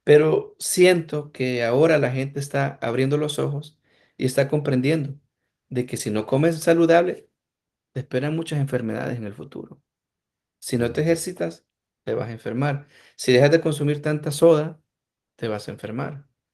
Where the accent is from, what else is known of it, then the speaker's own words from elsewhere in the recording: Eastern El Salvador, El Salvador; Hay una zona en el país, que es la zona oriental de donde yo soy, que por generaciones y generaciones ha sido olvidada por todos los presidentes.